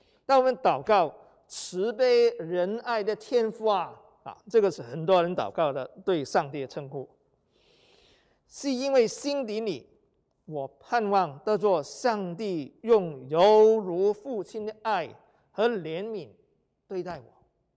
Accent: China; 就像我们中国人五体投地一样

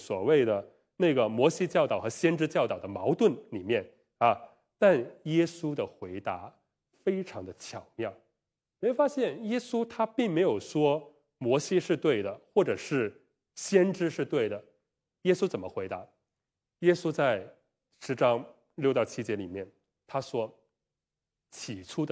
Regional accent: China; 就很像我们中国人古人所说的什么忠孝两难全。

